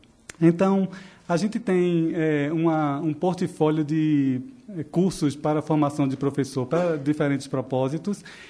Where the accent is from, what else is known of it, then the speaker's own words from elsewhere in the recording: Pernambuco, Brazil; accent: Pernambuco; o sotaque, nosso escritório é em São Paulo, mas o meu sotaque é importado, é de Pernambuco.